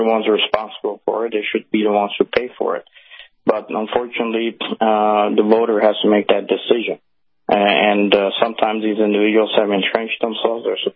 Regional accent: Iran; now in United States; Well, look, you know that I came from Iran.

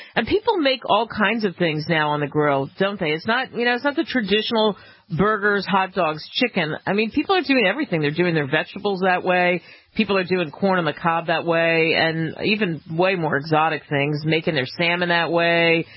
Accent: Northeast, United States; I grew up in the Northeast, and barbecuing didn't mean barbecue, like you're going to get barbecue.

